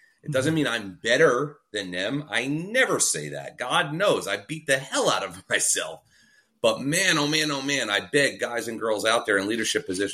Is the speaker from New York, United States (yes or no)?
yes; New York, United States; I'm Italian and from New York, so just forgive me.